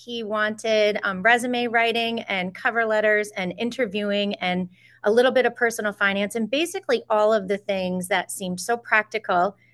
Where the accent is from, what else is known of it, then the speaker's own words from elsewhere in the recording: Pittsfield, United States; Well, I was born in Pittsfield. I've lived here my whole life. And I've actually lived in the same house for the last 48 years. I grew up on one side and I'm growing old on the other.